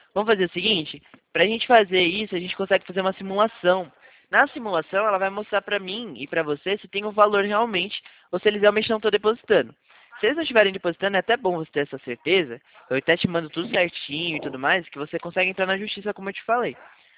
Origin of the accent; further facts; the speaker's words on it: Atibaia, São Paulo, Brazil; Eu sou daqui de Atibaia.